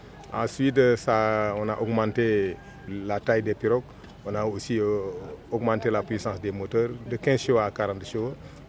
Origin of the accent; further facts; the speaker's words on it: Saint-Louis, Senegal; Je suis originaire de la région de Saint-Louis du Sénégal. Mais j'ai longuement duré ici puisque depuis 1975 jusqu'à présent, je suis ici à Linkin.